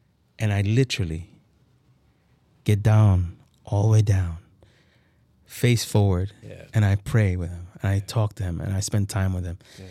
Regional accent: San Pedro Masahuat, La Paz, El Salvador; I'm originally from El Salvador. I was born there in El Salvador, and I'm from this place called Departamento de La Paz, in this smaller town called San Pedro Massawat

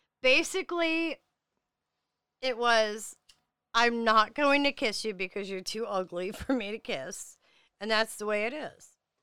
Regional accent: Staten Island, New York, United States; I am from Staten Island, New York. I am from Mob Wife Haven.

